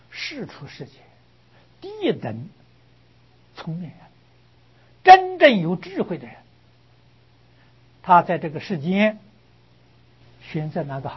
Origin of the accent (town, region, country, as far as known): China